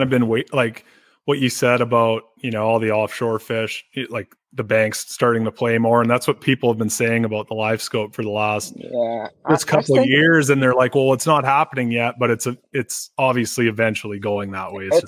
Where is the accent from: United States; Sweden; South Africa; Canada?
Canada; I'm from Canada